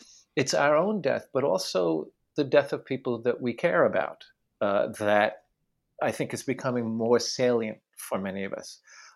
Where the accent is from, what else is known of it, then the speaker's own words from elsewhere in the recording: New York, United States; I grew up in New York. I have friends in New York.